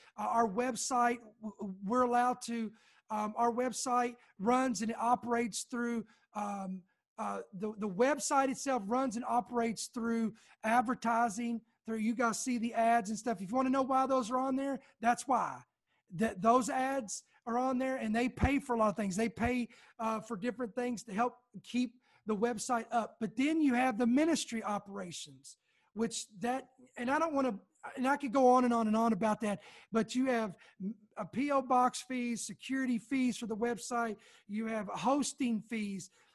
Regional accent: Kentucky, United States; born there; I am a Southern boy at heart. I was born in Kentucky, and I don't even like the weather in Kentucky.

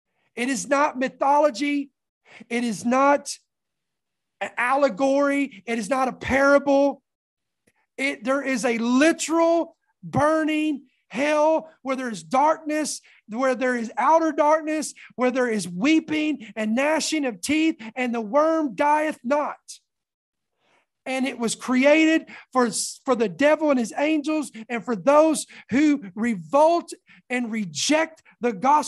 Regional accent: United States; I'm speaking to Americans today because I'm American.

